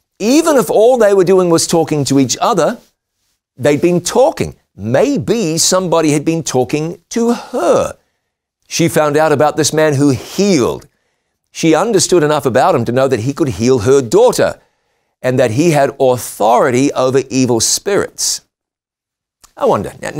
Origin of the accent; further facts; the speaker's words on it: New Zealand; I was in my home country of New Zealand with my son, with my family